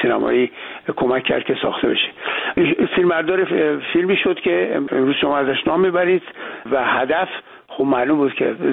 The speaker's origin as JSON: {"language": "Persian", "country": "Iran", "moved": "yes", "said": "ما وضعیت خودمون رو نشون بدیم که چرا از مملکتمون خارج شدیم"}